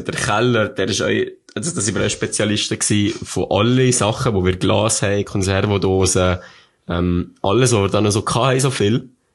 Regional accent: Albinen, Valais, Switzerland; Und zwar sind wir dann von Visp nach Albinen gezügelt. Das ist mein Heimatdorf, da bin ich aufgewachsen. Bei meinen Eltern.

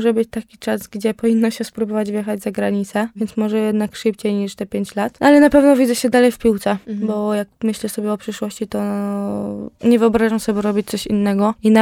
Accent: Wrocław, Lower Silesian Voivodeship, Poland; No myślę, że to jest nasz dom, no bo jednak my jesteśmy z Wrocławia. No można powiedzieć, że całe życie tu mieszkamy

